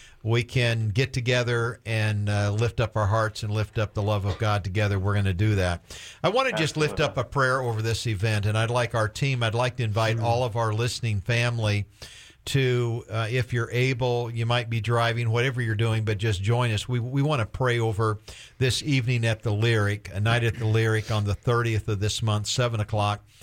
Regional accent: Fort Myers, Florida, United States; born there; I was born in Fort Myers. Listen, I started out over there

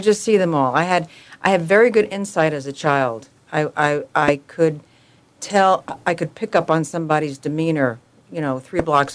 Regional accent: Bronx, New York, United States; I was born and raised in the Bronx.

